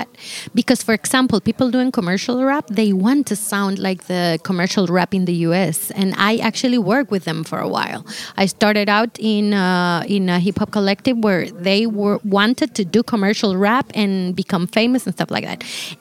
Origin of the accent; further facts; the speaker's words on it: Guatemala City, Guatemala Department, Guatemala; born there; English is a second language; I wasn't born in New York in the 70s, 90s, or 80s, you know. I was born in Guatemala City this time right now.